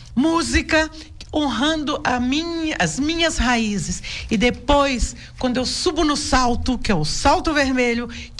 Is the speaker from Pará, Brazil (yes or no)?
yes; Pará, Brazil; eu vou mostrar primeiro a minha cultura, a cultura lá do Pará, o carimbó, porque eu homenageio a minha terra. Eu tenho orgulho de falar de onde eu sou.